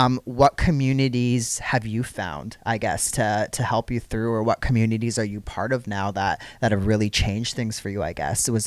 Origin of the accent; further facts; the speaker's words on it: Canada; now in Adelaide, Australia; I'm from Canada. I moved here actually through COVID.